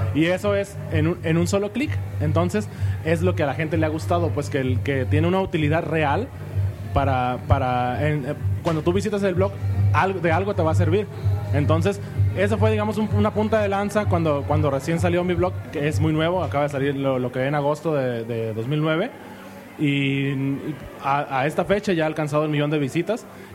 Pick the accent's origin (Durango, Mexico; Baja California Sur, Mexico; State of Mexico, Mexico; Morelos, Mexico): Baja California Sur, Mexico; La Paz; La Paz, Baja California Sur, es una ciudad muy de este...